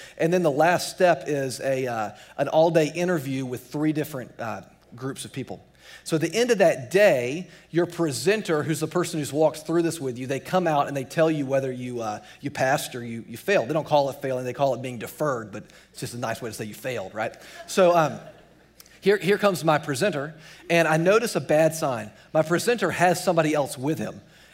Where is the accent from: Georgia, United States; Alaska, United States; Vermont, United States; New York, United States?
Georgia, United States; Well, I'm from Georgia, so I'm really excited about this football game tomorrow night.